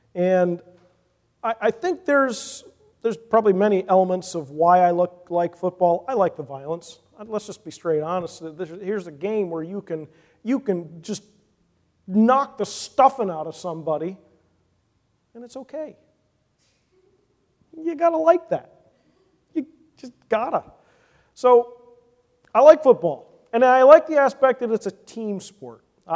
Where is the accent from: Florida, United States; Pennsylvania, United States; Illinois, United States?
Pennsylvania, United States; Philadelphia; also born or lived in Everett; I'm from Philadelphia, but that's actually not where I was born. And the first 8 years of my life, I lived in a very small town, western Pennsylvania, called Everett.